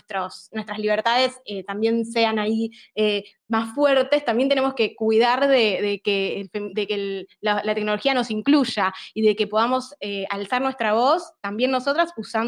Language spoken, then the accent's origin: Spanish; Argentina; nosotras somos argentinas, y estamos viviendo, bueno, trabajamos en Argentina